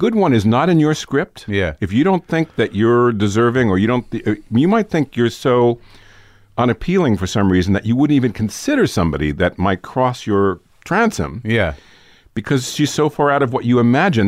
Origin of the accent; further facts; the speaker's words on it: New York, United States; I grew up in New York.